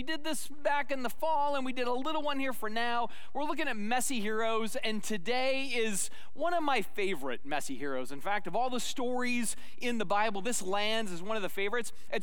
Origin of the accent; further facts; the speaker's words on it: Scotland, United Kingdom; The day where everybody's a little Irish except for us Scots. We're still Scottish.